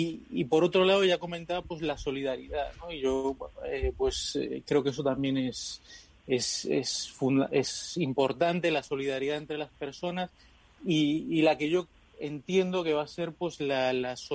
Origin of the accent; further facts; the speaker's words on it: Venezuela; Yo, por cierto, soy venezolano también, pero de la isla gallega. Nací en Venezuela.